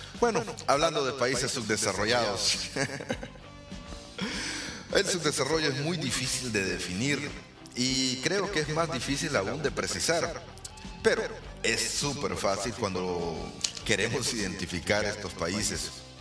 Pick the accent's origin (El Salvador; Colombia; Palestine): El Salvador; Y ustedes me dirán, ¿por qué en Guatemala si soy salvadoreño?